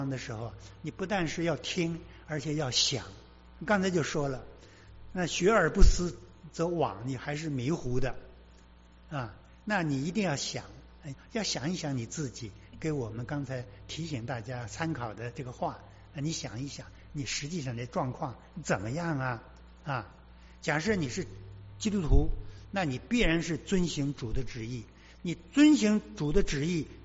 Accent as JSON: {"language": "Chinese", "country": "China", "said": "我们中国人所谓的天就是上帝啊。"}